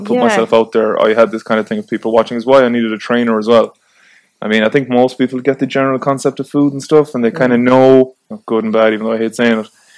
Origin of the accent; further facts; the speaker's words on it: Rosmuc, Connacht, Ireland; So I'm from Rosmoke in Connemara. I'm nearly 31.